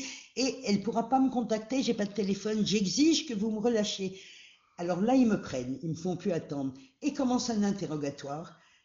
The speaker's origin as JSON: {"language": "French", "country": "France", "said": "En France, à Paris, je suis une Française, j'ai un passeport"}